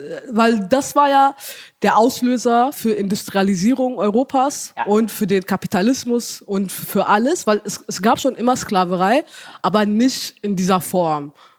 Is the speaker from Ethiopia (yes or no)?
yes; Ethiopia; German is a second language; ich bin in Äthiopien zur Schule gegangen und da haben wir auch nicht gelernt in den Büchern, was genau passiert ist, ne?